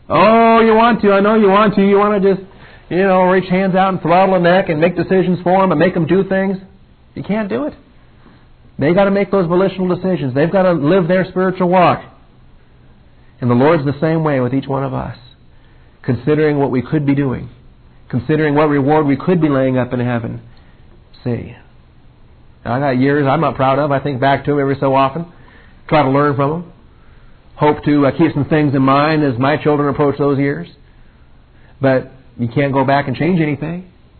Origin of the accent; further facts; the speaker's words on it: West Coast, United States; I grew up on the West Coast and it was